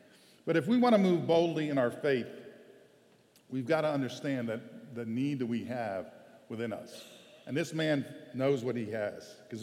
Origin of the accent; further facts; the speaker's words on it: Pittsburgh, Pennsylvania, United States; Maybe it's we're downtown. We're from Pittsburgh, right?